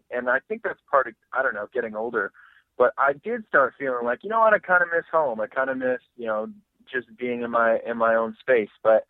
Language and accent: English; Richmond, Virginia, United States; born there; I was born in Richmond, Virginia